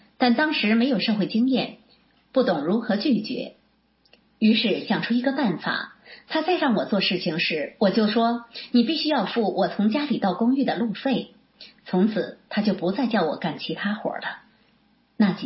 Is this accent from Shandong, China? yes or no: no; Wenzhou, Zhejiang, China; born there; 我出生在温州，这个地方从商氛围很浓厚，从小接触那些生意人